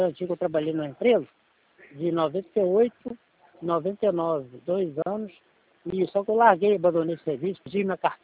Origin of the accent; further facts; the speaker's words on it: Conceição de Macabu, Rio de Janeiro, Brazil; also born or lived in Macaé; Eu sou de Conceição de Macabu, aqui perto, vizinho. Eu morei em Macaé há mais de 30 anos, mas hoje eu moro em Macabu.